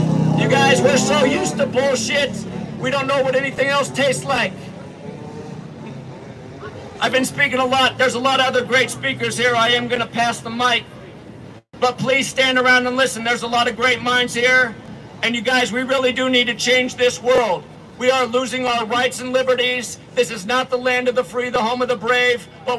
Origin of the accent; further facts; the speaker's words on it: Seattle, Washington, United States; You guys, I'm from Seattle, Washington.